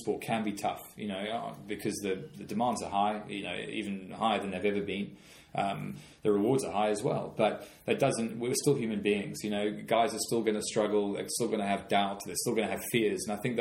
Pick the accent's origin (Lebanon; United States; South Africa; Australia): South Africa; I grew up in South Africa.